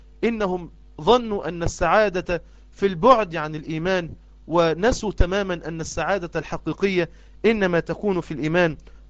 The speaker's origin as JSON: {"language": "Arabic", "country": "Egypt", "said": "زي ما نقول عندنا في مصر"}